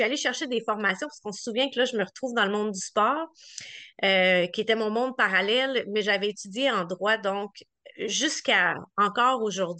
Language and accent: French; Montreal, Quebec, Canada; Ben, je suis une fille de Montréal, donc née, grandie, j'habite toujours à Montréal, c'est chez nous. J'ai grandi dans le quartier Huntsic.